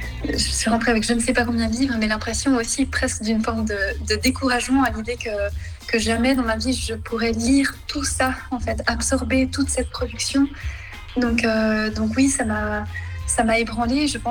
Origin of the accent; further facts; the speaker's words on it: Jura, Switzerland; J'ai grandi dans le Jura suisse à partir de l'âge de 5 ans. J'y ai fait le lycée. Ensuite, j'ai étudié à Vienne.